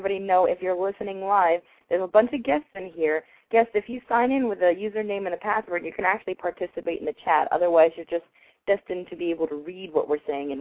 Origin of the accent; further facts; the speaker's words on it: Brooklyn, New York, United States; he actually is living in the right on the outskirts of my hometown in Brooklyn, my childhood town.